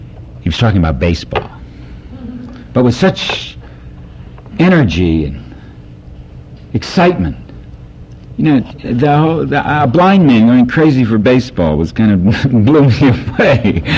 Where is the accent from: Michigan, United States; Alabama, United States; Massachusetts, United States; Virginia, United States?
Michigan, United States; Detroit; When I grew up, I grew up in Detroit, and the music that I liked the most was jazz